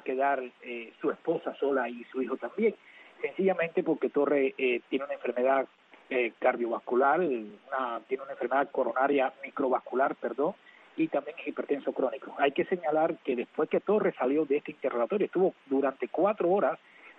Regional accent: Cuba; Muy buenas tardes, mi amiga, y buenas tardes también a mi pueblo cubano.

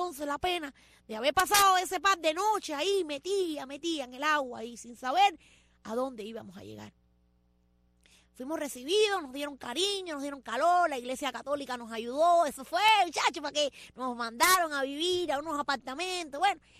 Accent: Cuba; moved away; Yo soy una cubana que salí en el año 1995 de Cuba. Yo salí en balsa.

